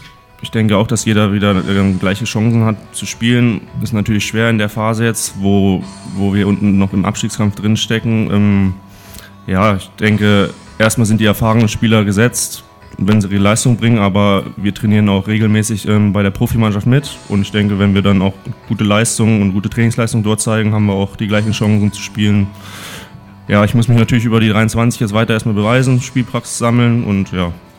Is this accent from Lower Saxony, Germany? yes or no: yes; Wolfsburg, Lower Saxony, Germany; Ich komme auch aus Wolfsburg, bin 22 Jahre alt.